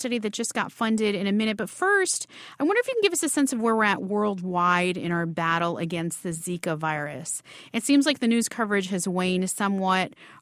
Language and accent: English; Miami, Florida, United States; I'm thinking in particular of my hometown of Miami